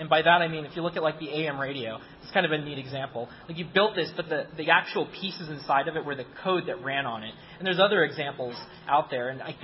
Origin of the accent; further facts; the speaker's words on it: Seattle, Washington, United States